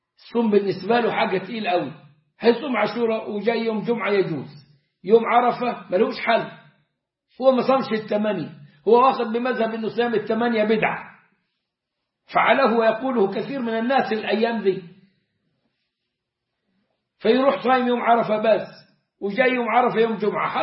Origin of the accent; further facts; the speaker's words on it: Egypt; على طريقتنا كمصريين